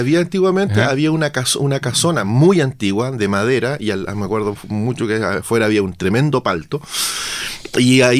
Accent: Chillán, Ñuble, Chile; Llegué en Chillán, porque yo soy oriundo de Chillán, llegué a la universidad allá en Chillán

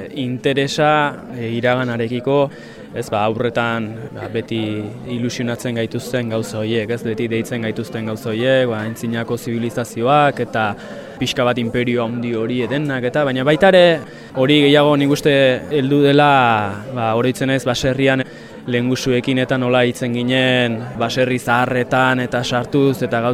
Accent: Tolosa, Basque Country, Spain; born there; now in Baztan, Spain; jaiotzez Tolosarra naiz, eta ja bada 10kada bat edo pixkat gehiago, baztanen 60tan bizi naizela, beraz, ba, nafartua.

